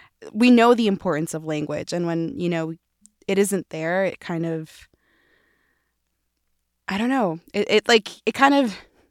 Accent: Utah, United States; Oh, yeah. I feel like growing up in Utah, your name naturally, like if you come from like a non-white background

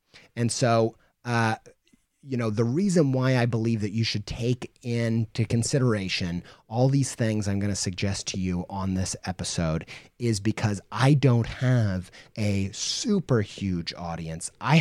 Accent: Indiana, United States; I grew up in Indiana, so I grew up in church

